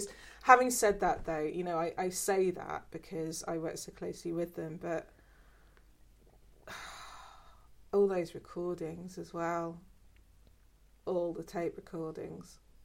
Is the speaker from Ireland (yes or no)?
no; London, United Kingdom; also born or lived in Northampton / South East Scotland; So I was born in Northampton, although both of my parents were from South London. And we moved back to South London when I was very young. And then we moved up to South East Scotland.